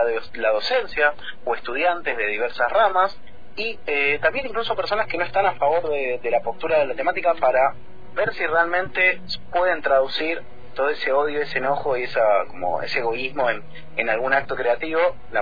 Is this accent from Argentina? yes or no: yes; Argentina; fundamentalmente a nosotros como argentinos y argentinas